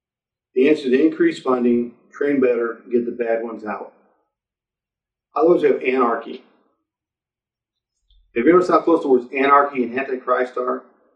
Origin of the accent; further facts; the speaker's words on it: Springfield, Illinois, United States; I grew up in Lincoln's hometown.